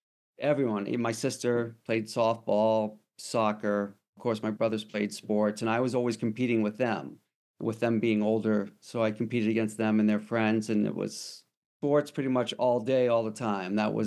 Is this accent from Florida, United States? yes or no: yes; Melbourne Beach, Florida, United States; So I kind of think of myself growing up in Melbourne Beach, Florida. It's like home for us. We lived there for like 10, 11 years.